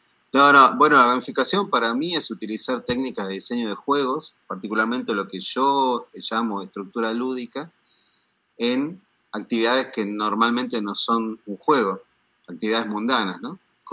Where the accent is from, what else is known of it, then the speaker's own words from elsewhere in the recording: Salta, Argentina; Tres líneas, bueno, soy salteño